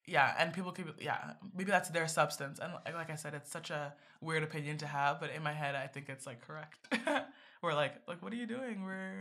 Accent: United States; And I hear that so many times growing up in America, like high school especially, like that Black girl

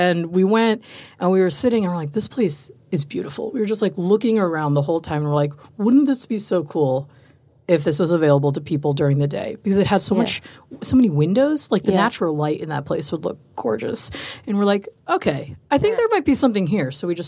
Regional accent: New York, United States; also born or lived in Chicago; now in Austin, United States; Because I'm like from Chicago, was born and raised in New York. Yeah. So it's like very big cities.

